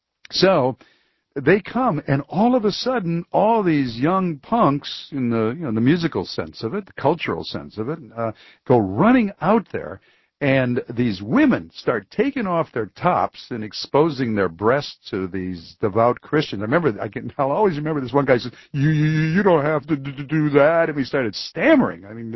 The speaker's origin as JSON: {"language": "English", "town": "Detroit", "region": "Michigan", "country": "United States", "tie": "born or raised there", "said": "Here's Paul in my hometown, Detroit City."}